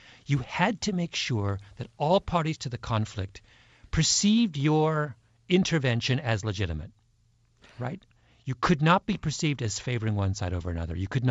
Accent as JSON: {"language": "English", "country": "Canada", "lives_now": "United States", "said": "I think I benefited by being a Canadian in America. I think immigrants have a certain perspective."}